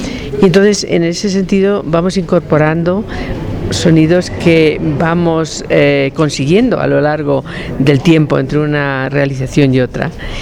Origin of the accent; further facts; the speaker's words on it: Las Palmas de Gran Canaria, Canary Islands, Spain; born there; yo nací en Las Palmas de Gran Canaria, pero nací porque fui concebida en el Sáhara, en África. Y yo siempre digo que soy nómada.